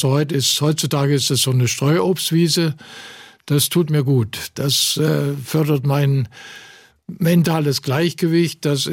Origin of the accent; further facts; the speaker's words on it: Greiz, Thuringia, Germany; born there; Ja, ich habe ein paar alte Bekannte in meine Geburtsstadt Greiz mitgenommen.